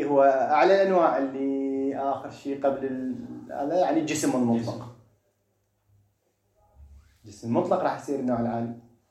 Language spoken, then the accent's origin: Arabic; Iraq; بعوضة عندنا بالعراق يسمونه بقى